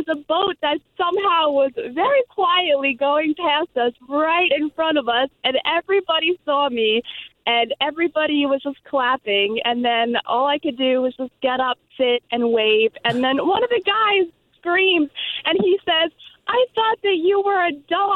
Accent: Long Island, New York, United States; I'm from Long Island, from the North Shore.

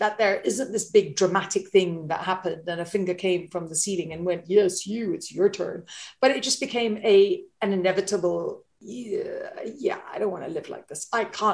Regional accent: India; I remember when I was growing up and my brother would sit exams. I mean, we're Indian.

